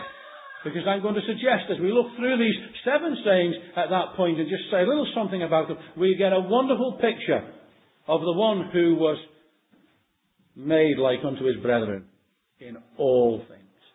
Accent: Liverpool, North West England, United Kingdom; accent: Liverpool; my Liverpoolian accent, I can't pronounce the word myrrh.

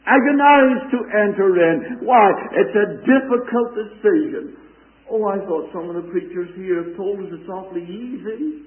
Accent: Belfast, Northern Ireland, United Kingdom; in the city in which I was born and brought up in Belfast, Ireland

